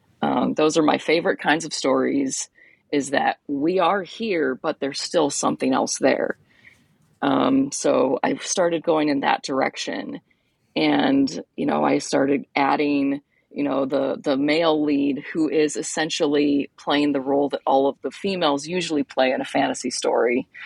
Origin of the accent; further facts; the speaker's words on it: Ann Arbor, Michigan, United States; I grew up in Ann Arbor where Borders started